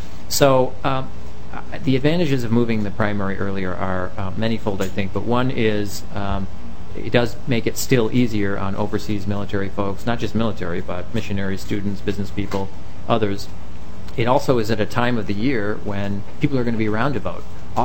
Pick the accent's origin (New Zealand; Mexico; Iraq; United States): United States; St. Louis Park, Minnesota; also born or lived in Hopkins; I come from St. Louis Park and Hopkins.